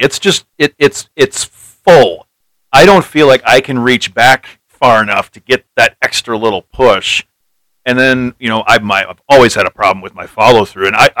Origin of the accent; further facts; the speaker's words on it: Minnesota, United States; Everybody knows I'm from Minnesota at this point.